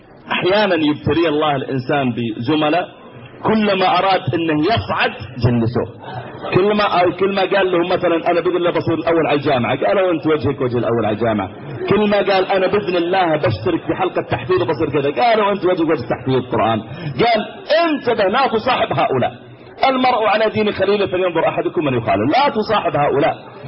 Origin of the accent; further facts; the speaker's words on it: Mecca, Makkah Province, Saudi Arabia; تذكرت مرة عندنا في مكة